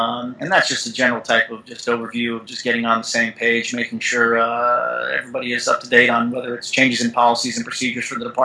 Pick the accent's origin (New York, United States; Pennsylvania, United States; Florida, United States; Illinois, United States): Florida, United States; Sarasota; I grew up in South Florida and down in Sarasota, and there's a lot of places for athletes to train down there